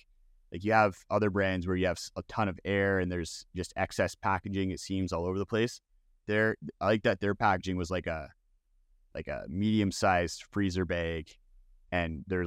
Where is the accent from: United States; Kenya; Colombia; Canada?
Canada; And as a Canadian up here in the cold, like the thing that I've found the hardest to keep warm in the wintertime is my feet